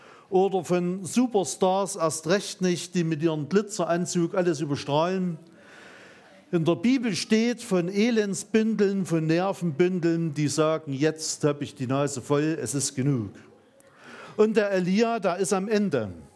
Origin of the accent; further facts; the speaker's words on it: Saxony, Germany; Also, ich komme ja aus dem Erzgebirge.